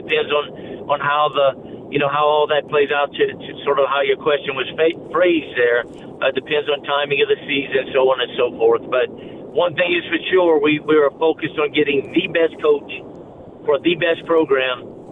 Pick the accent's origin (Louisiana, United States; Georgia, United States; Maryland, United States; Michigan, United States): Louisiana, United States; Golden Meadow; now in Chicago, United States; And they'd say, no, where are you from? I'd say, Golden Meadow. And they'd say, what? How in the heck does a guy from Golden Meadow get to the Federal Reserve?